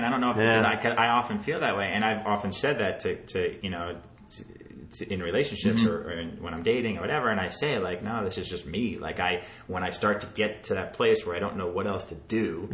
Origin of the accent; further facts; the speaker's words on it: New York, United States; my friends I grew up with in New York.